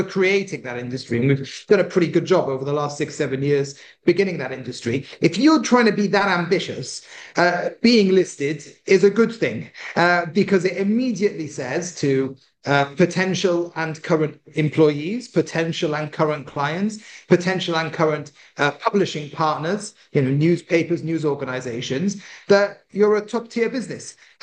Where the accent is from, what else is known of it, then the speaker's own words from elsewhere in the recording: United Kingdom; First of all, we're a British company. I'm a British entrepreneur, so London's a sort of natural choice.